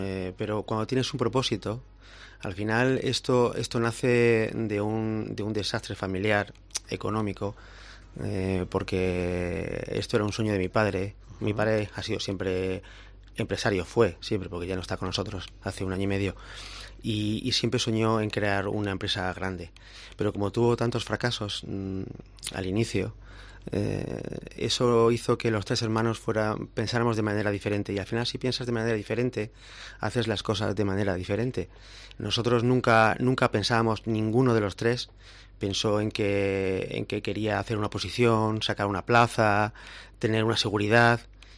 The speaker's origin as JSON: {"language": "Spanish", "town": "Jaén", "region": "Andalusia", "country": "Spain", "said": "Jaén, dentro de que somos andaluces, de que es una provincia, yo entiendo o percibo, y soy de Jaén"}